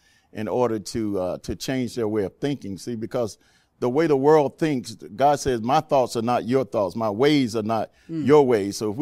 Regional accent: Montgomery, Alabama, United States; And I grew up in Montgomery, Alabama, in a low income neighborhood.

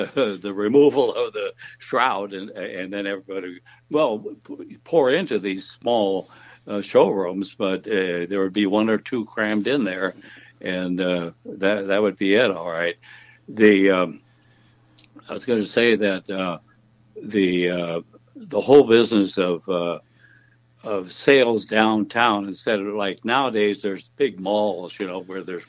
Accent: Barren, Wisconsin, United States; Barren, Wisconsin, 80 miles northeast of Minneapolis, was my hometown.

